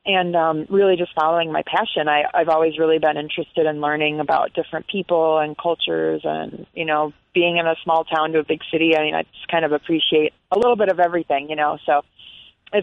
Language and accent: English; Wisconsin, United States; I grew up in Wisconsin, actually.